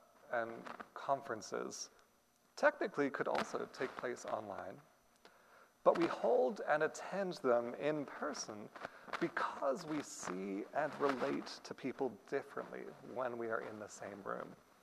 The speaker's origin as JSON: {"language": "English", "country": "Australia", "tie": "born or raised there", "said": "churches I attended over the years varied from a Filipino congregation in my hometown in Australia"}